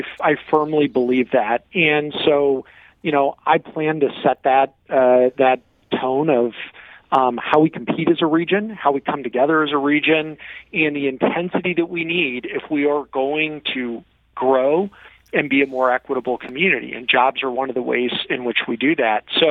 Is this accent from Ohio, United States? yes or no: no; Granite City, Illinois, United States; I grew up in Granite City, Illinois, in the Metro East, really having strong relationships with the Metro East.